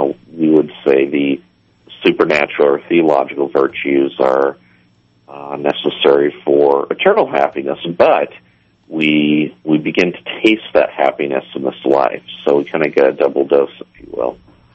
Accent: Massachusetts, United States; I'm actually in Rhode Island, but I'm from Massachusetts.

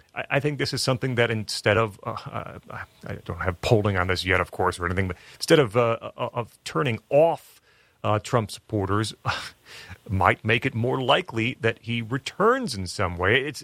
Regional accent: Illinois, United States; I am a Michigander now, but I grew up in Illinois, but now feel you know, six plus years here, I feel like a real Michigan resident.

